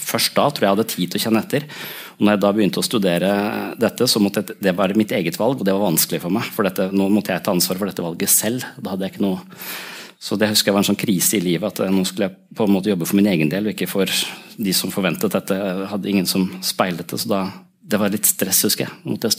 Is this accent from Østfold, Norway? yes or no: no; Tønsberg, Vestfold, Norway; Jeg vokste opp I Tønsberg, det litt sånn overfladisk sted egentlig.